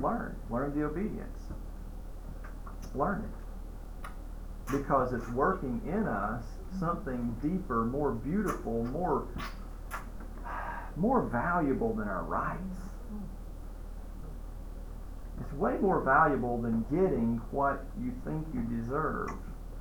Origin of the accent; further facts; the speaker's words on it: United States; I'm an American too. I understand that.